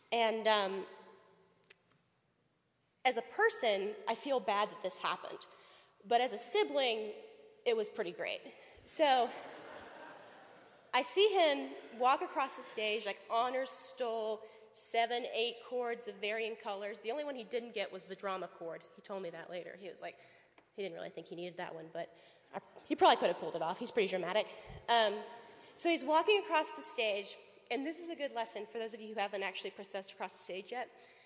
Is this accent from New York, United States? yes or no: no; Raleigh, North Carolina, United States; And I grew up in the Raleigh area, and all three of us went to different high schools.